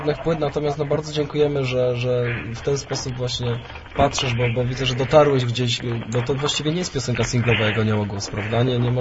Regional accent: Katowice, Silesian Voivodeship, Poland; My jesteśmy z Katowic.

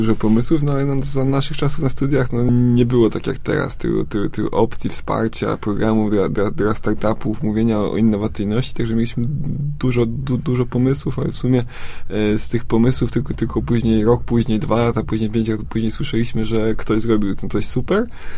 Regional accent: Gronów, Lower Silesian Voivodeship, Poland; My jesteśmy w trójkę z Gronowa

